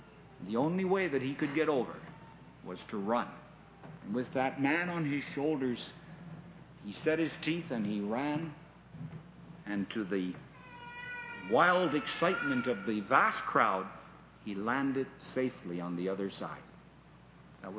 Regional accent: Canada; Now, I come from Canada, and we have the beautiful Niagara Falls.

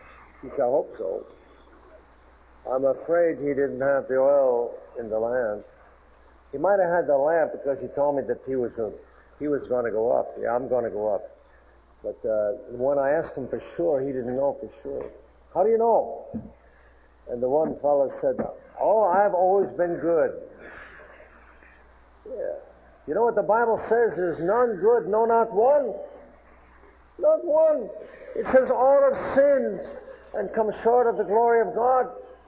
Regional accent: New York, United States; My uncle had a shanty in the middle of the bay in Long Island. I came from New York. And we had a bay back there called Jamaica Bay.

